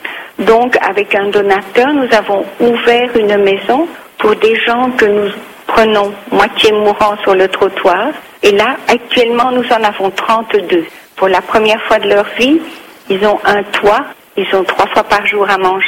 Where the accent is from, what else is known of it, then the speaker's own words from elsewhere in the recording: Liège, Wallonia, Belgium; now in India; Je suis liégeoise et fière de l'être.